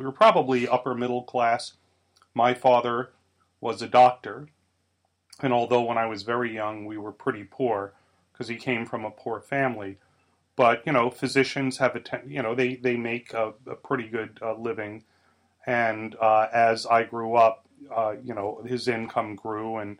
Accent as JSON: {"language": "English", "town": "Staten Island", "region": "New York", "country": "United States", "tie": "born or raised there", "said": "Well, I grew up on Staten Island, New York, and it was a kind of a nice place. That's where I grew up."}